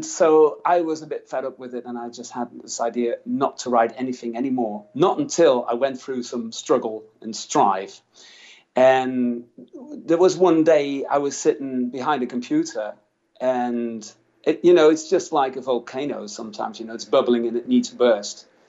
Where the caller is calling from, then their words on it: Apeldoorn, Gelderland, Netherlands; I'm joining you from Apeldoorn, which is in the middle part of the Netherlands.